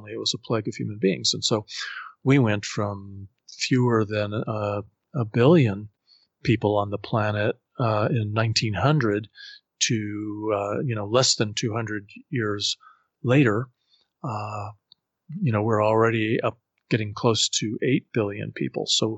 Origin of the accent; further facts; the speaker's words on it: Colorado Springs, Colorado, United States; in the American West and in my hometown of Colorado Springs.